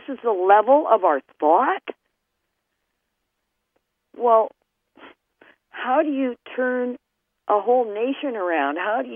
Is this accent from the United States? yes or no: no; Canada; I mean, I'm a Canadian, but I think I got that one right.